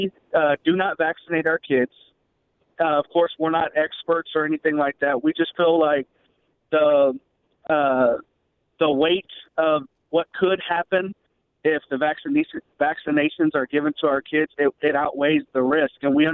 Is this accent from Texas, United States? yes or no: yes; Houston, Texas, United States; now in Wisconsin, United States; We're from Houston, Texas, and we moved up here.